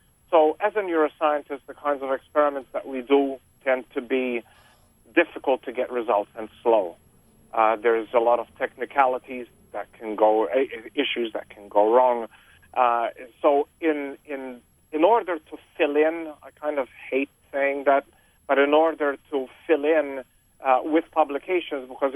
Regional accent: Malta; I ultimately found a position in my home country, which was Malta.

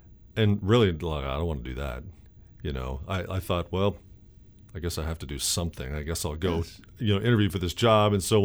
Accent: Canada; I'm from Canada. I'm not from here.

